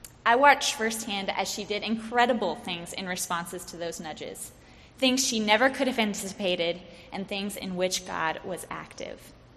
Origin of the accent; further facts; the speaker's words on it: Midwest, United States; born there; now in Nashville, United States; I'm a Midwesterner by birth and moved to Nashville almost 3 years ago to this day.